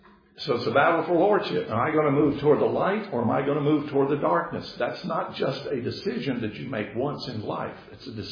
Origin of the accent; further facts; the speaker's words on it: the South, United States; I am a Southerner. I grew up in the South.